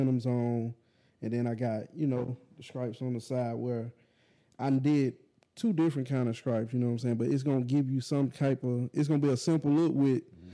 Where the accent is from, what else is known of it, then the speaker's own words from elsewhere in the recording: Mobile, Alabama, United States; I'm originally from Mobile. I grew up in Orange Grove, Project area. Some of it tore down, some of it still up.